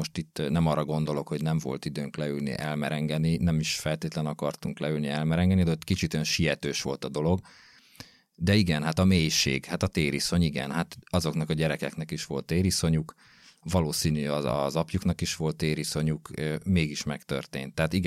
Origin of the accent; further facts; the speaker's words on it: Gödöllő, Pest, Hungary; mert én gödöllői vagyok, illetve Gödöllőn nőttem föl. Ismertem a környéket